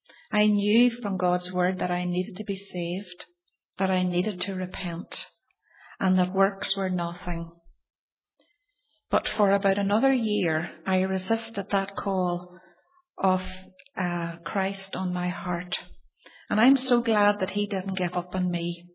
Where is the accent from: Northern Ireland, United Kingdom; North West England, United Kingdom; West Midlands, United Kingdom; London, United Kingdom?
Northern Ireland, United Kingdom; Castlederg; growing up in Castle Derg, where I was born into a family of four children.